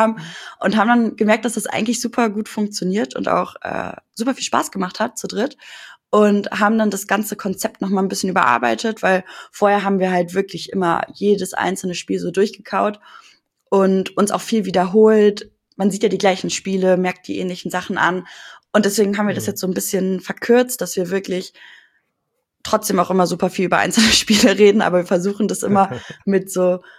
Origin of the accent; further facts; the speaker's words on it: Leverkusen, North Rhine-Westphalia, Germany; Ich bin 26 Jahre alt und ich komme tatsächlich aus Leverkusen. Uns gibt es. bin sogar gebürtige Leverkusenerin, also bin mein ganzes Leben hier